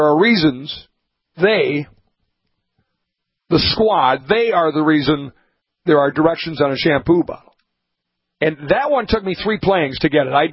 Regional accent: Honduras; now in United States; So, yeah, I'm from Honduras, but if I'm there, my jokes would be, you know, talking to the cows

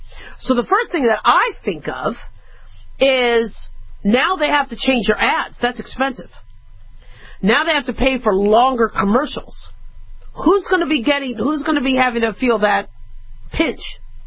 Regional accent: California, United States; I mean, I remember growing up in California, you know, go see Cal.

